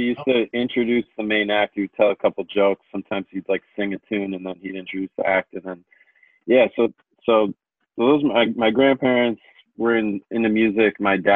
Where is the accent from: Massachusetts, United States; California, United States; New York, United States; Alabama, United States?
Massachusetts, United States; Amherst; I grew up in Amherst, Massachusetts, in Western Mass. Went to UMass, which is actually closer to where I grew up than my own high school. So, like, I was a real hometown kid.